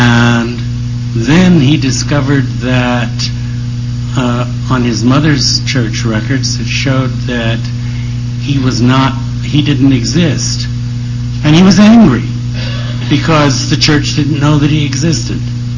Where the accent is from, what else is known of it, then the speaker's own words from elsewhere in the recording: Oregon, United States; my home state of Oregon, which was where Sue and a number of us are from